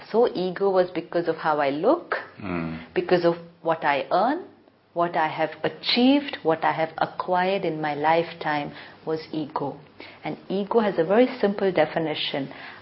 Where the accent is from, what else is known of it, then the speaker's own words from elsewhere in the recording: India; Who am I? I am Indian. I live in India.